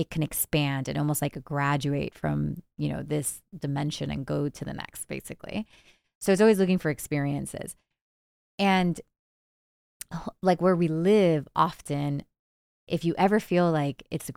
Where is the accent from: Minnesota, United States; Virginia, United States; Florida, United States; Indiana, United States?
Florida, United States; Miami; also born or lived in New Jersey / Los Angeles; I was born in New Jersey. I grew up in Miami. My parents, like after it was too cold for them in Jersey, we moved to Miami, grew up there